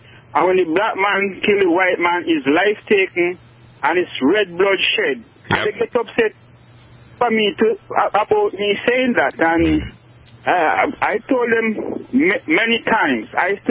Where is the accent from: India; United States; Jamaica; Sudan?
Jamaica; When I visit Jamaica and go to some areas, like I'm from the middle of the island